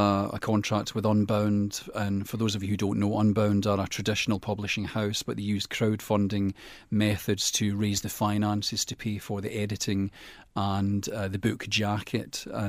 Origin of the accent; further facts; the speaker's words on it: Dumbarton, Scotland, United Kingdom; I grew up in Dumbarton, so a lot of Hobbs Bray is based on childhood country walks. You know, I grew up in an area of Dumbarton called Bellsmire